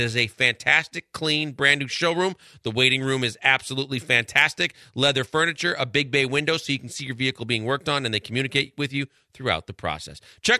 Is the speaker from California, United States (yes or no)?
no; Milwaukee, Wisconsin, United States; He's from my hometown.